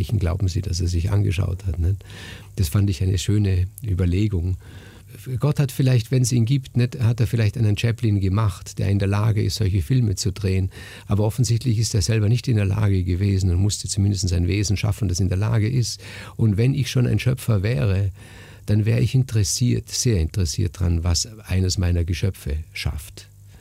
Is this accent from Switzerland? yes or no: no; Vorarlberg, Austria; Ich komme ja aus Österreich, aus Vorarlberg.